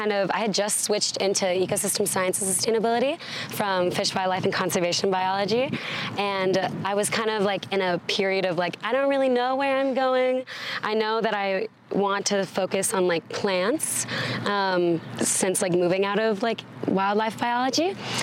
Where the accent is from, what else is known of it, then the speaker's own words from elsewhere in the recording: Dallas, Texas, United States; now in Colorado, United States; I am from Dallas and like the plains, and I came to Colorado to, you know, thinking I was going to work in like mountain systems or like forest and everything.